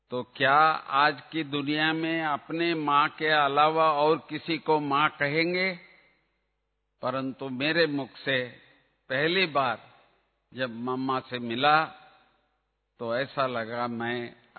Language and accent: Hindi; Bengaluru, Karnataka, India; Hindi is a second language; मुझे इतनी हिंदी नहीं आती थी। फर्स्ट टाइम मैं बेंगलुरु से आया था